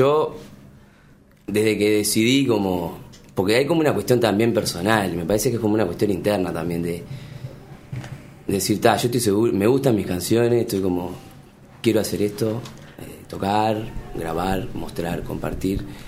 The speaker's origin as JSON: {"language": "Spanish", "region": "Buenos Aires", "country": "Argentina", "tie": "born or raised there", "also_born_or_lived": "Uruguay", "said": "Nací en Buenos Aires y hice la escuela allá, entonces estoy como en un permanente de vuelta con Buenos Aires."}